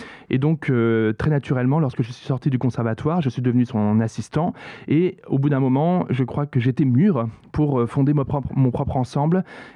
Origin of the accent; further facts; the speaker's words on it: Colmar, Grand Est, France; j'ai grandi à Colmar dans une ville très musicale.